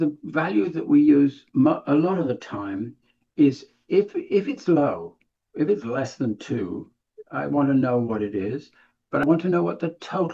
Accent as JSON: {"language": "English", "region": "Virginia", "country": "United States", "said": "I come from Virginia."}